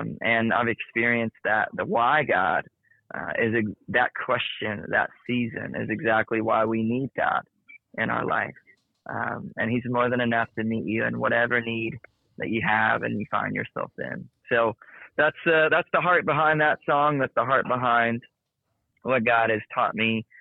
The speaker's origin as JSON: {"language": "English", "town": "Macon", "region": "Georgia", "country": "United States", "tie": "born or raised there", "said": "And I remember taking them to Winter Jam in Macon, Georgia, where I grew up in Georgia."}